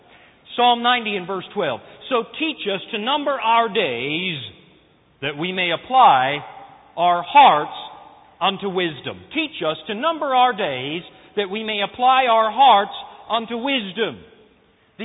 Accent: Northern Canada, Canada; I'm from Canada originally. As a matter of fact, I'm from northern Canada, and I lived in places where it snowed 8 or 9 months of the year, and we had 40 below for at least 3 straight months where I grew up

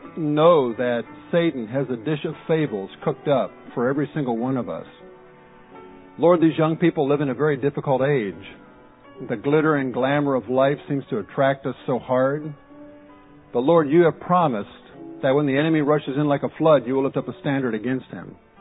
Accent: Michigan, United States; I'm from Michigan. What's right in New York might not be right in Michigan.

